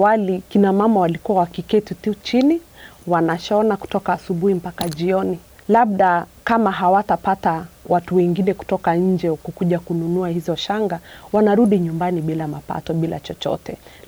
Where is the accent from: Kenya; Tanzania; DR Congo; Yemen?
Kenya; Samburu County; mahali ninatoka Samburu, kina mama hawapatiwi nafasi ya kukua na ng'ombe sawa ama mali sawa kwa jamii